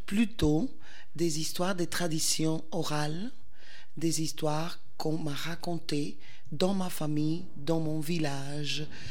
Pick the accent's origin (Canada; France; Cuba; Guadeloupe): Cuba; J'ai fait des études de théâtre chez moi, à Cuba.